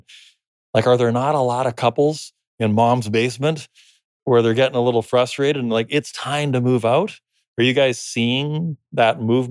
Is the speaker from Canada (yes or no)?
yes; Canada; born there; I live in Canada. I'm Canadian citizen. I'm born in Canada.